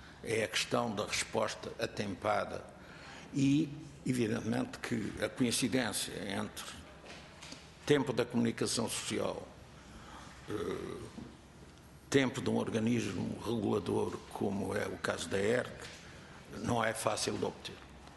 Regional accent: Portugal; Quer dizer, somos portugueses, temos uma tradição, uma história, uma maneira de ser

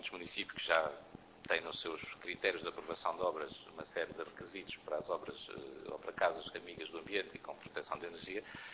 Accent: Viseu, Portugal; porque eu sou do Dão

